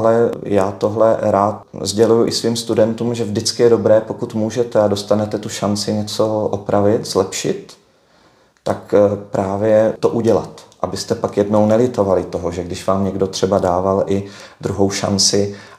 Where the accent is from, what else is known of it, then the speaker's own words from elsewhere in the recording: Moravia, Czechia; Opravdu pocházím z Moravy